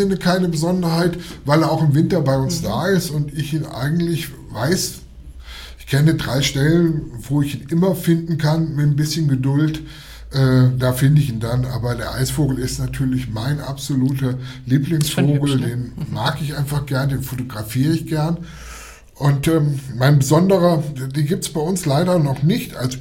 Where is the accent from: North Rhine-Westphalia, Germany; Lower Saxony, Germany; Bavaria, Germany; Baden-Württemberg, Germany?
Lower Saxony, Germany; Cuxhaven; Das ist Cuxhaven, das ist mein Heimatort.